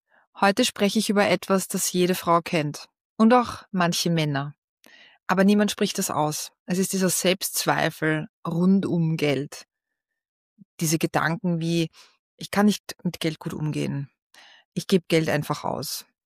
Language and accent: German; Austria; ich will es jetzt nicht sagen, wie das bei uns in Österreich heißt